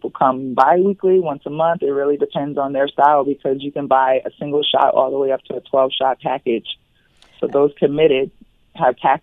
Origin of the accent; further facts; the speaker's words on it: New York City, New York, United States; now in Miami, United States; I'm from New York City. I relocated to the Miami area 9 years ago.